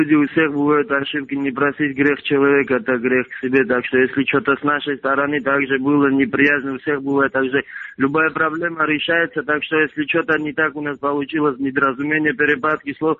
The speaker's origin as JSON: {"language": "Russian", "country": "Georgia", "said": "я сам грузин."}